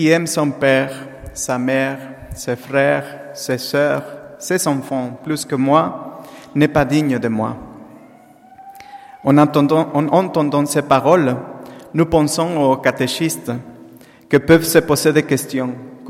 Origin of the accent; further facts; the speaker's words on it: Mexico; French is a second language; now in Strasbourg, France; Je viens du Mexique. Et depuis mon arrivée en France en 2004, je suis toujours resté en Alsace, à Strasbourg